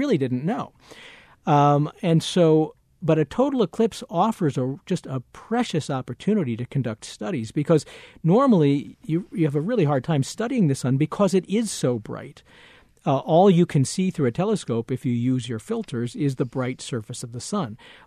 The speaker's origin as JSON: {"language": "English", "region": "New England", "country": "United States", "tie": "born or raised there", "said": "Well, you know, I live in Colorado, yeah. Although I grew up in New England."}